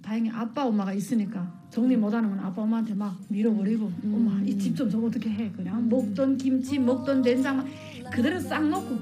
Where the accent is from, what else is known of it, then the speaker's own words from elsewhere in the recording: North Korea; also born or lived in China; 저는 북한에서 뭐 했고 어떻게 북한 탈북했고 그다음에 중국에서 어떻게 살았고